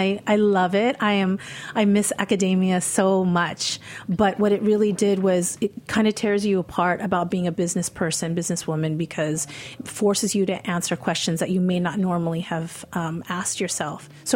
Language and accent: English; Philippines; everything that I was ever embarrassed about as a kid, being Filipino.